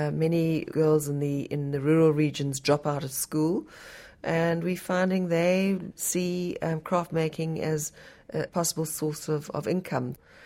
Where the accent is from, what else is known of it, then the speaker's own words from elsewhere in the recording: Namibia; I'm from Namibia and I run a non-profit trust